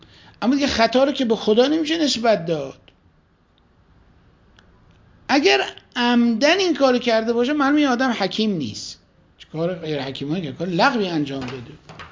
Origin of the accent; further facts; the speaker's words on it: Dezful, Khuzestan, Iran; ما رئیس قطار گفت کجایی هستی؟ گفتم دسپولی.